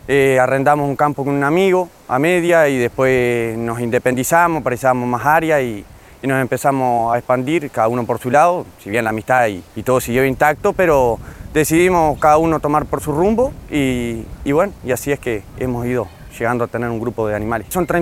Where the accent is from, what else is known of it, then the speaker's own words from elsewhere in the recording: Sarandí del Yí, Durazno, Uruguay; soy de Sarandí del Yí acá, nacido y criado acá en Sarandí.